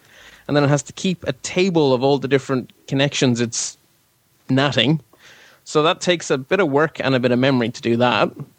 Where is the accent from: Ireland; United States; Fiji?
Ireland; It's like, oh, I'm Irish. I do modesty. I hate compliments.